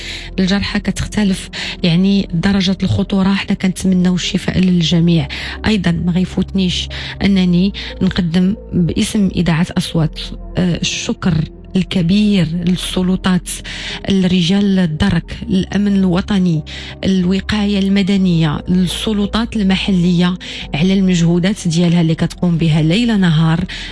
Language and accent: Arabic; Morocco; على هاد الفاجعة القوية اللي احنا عشناها اليوم كمغاربة